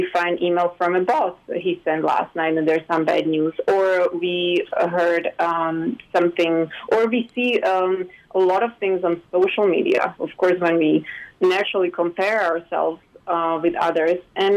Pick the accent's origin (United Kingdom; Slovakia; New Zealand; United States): Slovakia; moved away; because we are both from Slovakia